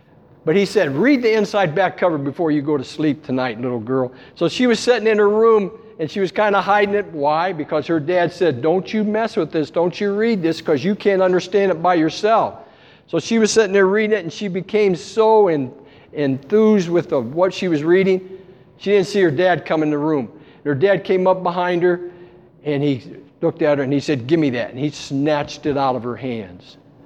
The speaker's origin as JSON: {"language": "English", "region": "West Virginia", "country": "United States", "tie": "born there", "said": "I was born in West Virginia, and West Virginia used to have all these coal mines"}